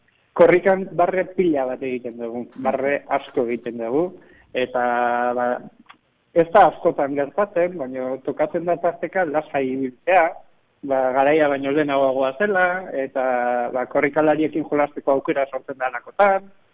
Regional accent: Hernani, Basque Country, Spain; ni hernaniarra naiz izaten, eta nire herritik pasatzea

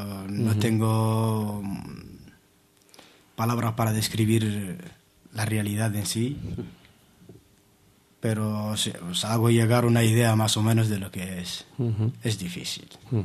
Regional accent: Western Sahara; como cualquier saharaui

